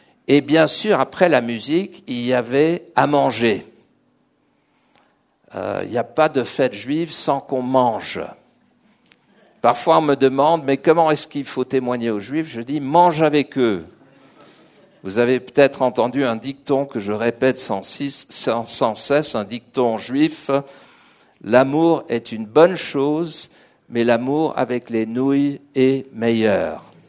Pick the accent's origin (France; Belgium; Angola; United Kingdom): United Kingdom; England; now in Switzerland; Moi, j'ai grandi en Angleterre dans une famille juive très, comme j'ai dit, Pascal a dit, athée, mais très séculier. J'ai grandi dans des écoles de souche protestante, anglicane